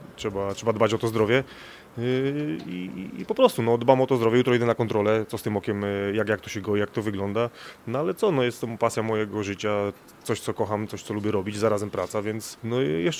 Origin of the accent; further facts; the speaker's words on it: Cieszyn, Silesian Voivodeship, Poland; jedziemy do Cieszyna, do mojego rodzinnego miasta